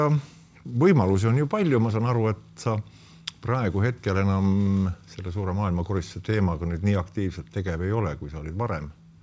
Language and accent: Estonian; Saare County, Estonia; ma olen ka Saaremalt.